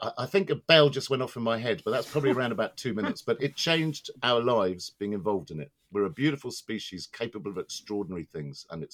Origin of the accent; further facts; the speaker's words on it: Bromley, London, United Kingdom; born there; I realised it's just a roll of the dice that I was born in Bromley and not in this town.